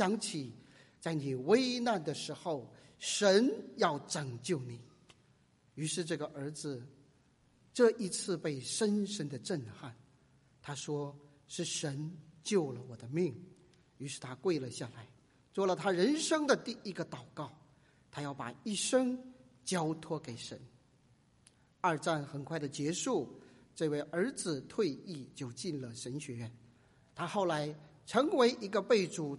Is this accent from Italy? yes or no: no; China; 我们中国人最明白什么是皇帝的旨意